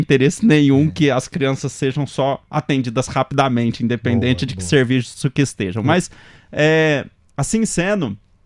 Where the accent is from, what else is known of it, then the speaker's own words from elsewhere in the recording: Mato Grosso, Brazil; Eu sou mato-grossense, né? Quase, praticamente.